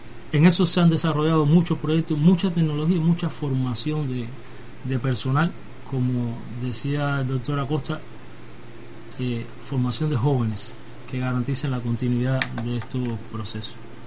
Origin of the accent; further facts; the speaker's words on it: Cuba; Nosotros somos investigadores de Cuba, no estamos fuera del contexto nacional